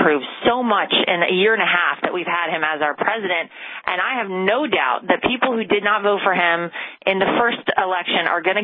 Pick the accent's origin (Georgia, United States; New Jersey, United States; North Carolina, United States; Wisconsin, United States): North Carolina, United States; But I grew up in North Carolina, and every time I get to go home